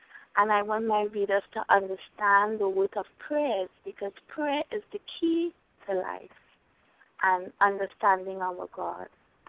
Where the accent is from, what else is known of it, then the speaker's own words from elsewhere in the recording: Trinidad & Tobago; now in United States; I'm from Trinidad. And I've been living in America from ever since I came up and never went back.